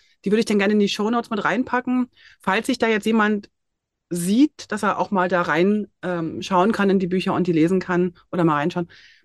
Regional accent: East Germany, Germany; bin auch aus dem Osten

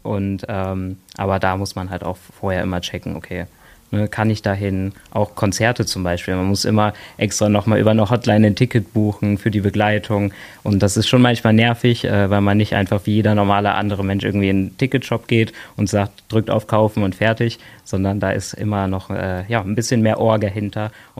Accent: Bonn, North Rhine-Westphalia, Germany; als Bonner und der hier in der Region aufgewachsen ist

